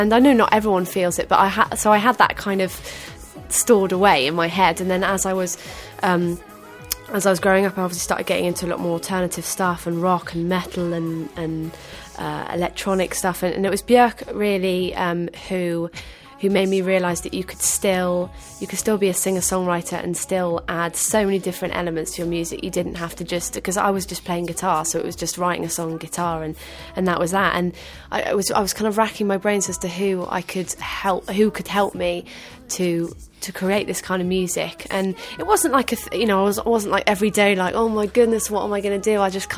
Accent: Hereford, West Midlands, United Kingdom; I come from Hereford, which is a place where it's not, you know, it's not, people don't even know what a blog is.

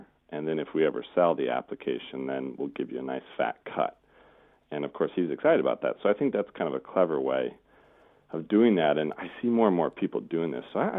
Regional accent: United States; moved away as an adult; now in United Kingdom; I'm American, but I've been living here for 8 years.

